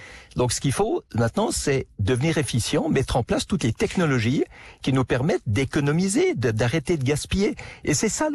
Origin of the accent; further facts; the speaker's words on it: Switzerland; Mais parce que je suis suisse